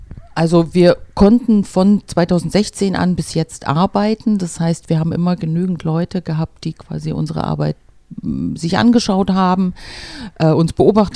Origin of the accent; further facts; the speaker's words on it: Germany; Also ich habe eine russisch-ukrainische Mutter und einen deutschen Vater. Ich bin quasi in der DDR geboren, aufgewachsen, zur Schule gegangen und deswegen quasi kulturell in beiden Kulturen beheimatet, in der deutschen, in der russischen, in der ukrainischen